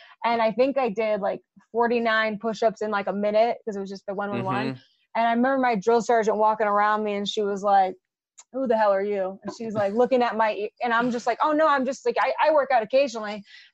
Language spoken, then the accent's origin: English; Rocky Point, New York, United States; it's so different to the lifestyle I grew up in Rocky Point, New York.